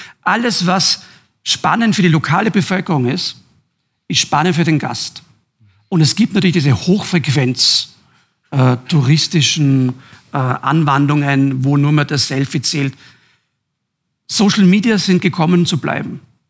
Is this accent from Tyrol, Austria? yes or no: yes; Jenbach, Tyrol, Austria; born there; die ich mir als gebürtiger Jenbacher traue zu sagen